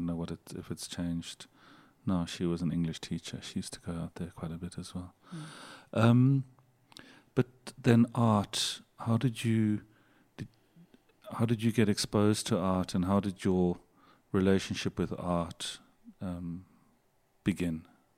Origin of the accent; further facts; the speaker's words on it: Durban, KwaZulu-Natal, South Africa; also born or lived in London; I'm born in London, but I was raised in Durban.